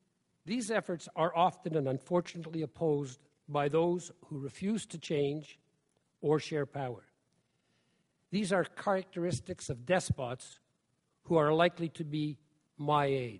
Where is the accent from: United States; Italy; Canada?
Canada; And I, as a Canadian, strongly believe that human rights should be an essential ingredient in the formation of Canadian foreign policy.